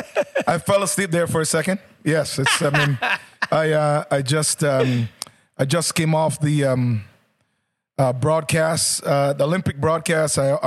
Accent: Canada; as a Canadian, I need to be proud of where I'm from.

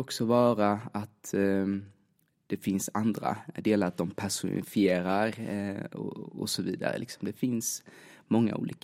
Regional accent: Värnamo, Jönköping County, Sweden; moved away as an adult; now in Stockholm, Sweden; och fyller 30 i september. Född och uppvuxen i Värnamo, Småland, men flyttade till Stockholm för cirka 6 år sedan.

